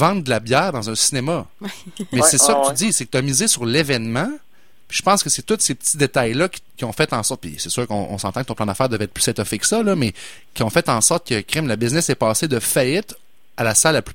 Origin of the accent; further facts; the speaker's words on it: Quebec City, Quebec, Canada; Moi, je suis de Québec, fait que je l'ai vu grandir, le cinéma IMAX.